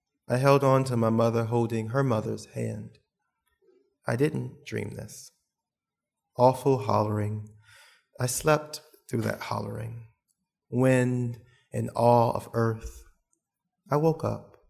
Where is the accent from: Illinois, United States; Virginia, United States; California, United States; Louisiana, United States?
Louisiana, United States; New Orleans; I grew up in New Orleans, which is a severely Catholic town. Particularly a large population of Black Catholics, as I was raised.